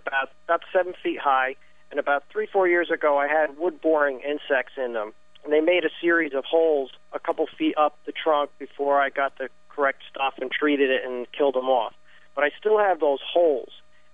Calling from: Asbury Park, New Jersey, United States; I'm calling you from Asbury Park, New Jersey, and I have two questions for you.

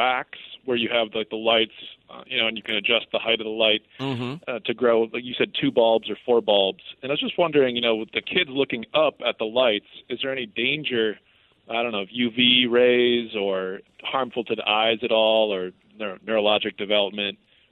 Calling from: Roanoke, Virginia, United States; I'm calling from Roanoke, Virginia.

